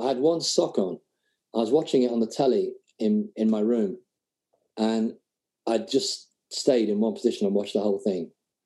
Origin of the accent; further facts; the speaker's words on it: Liverpool, North West England, United Kingdom; And I'm from Liverpool, so I kind of understood the accents